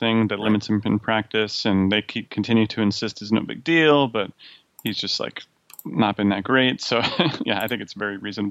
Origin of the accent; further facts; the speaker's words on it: Philadelphia, Pennsylvania, United States; accent: Philly; I don't know anything about my Philly accent.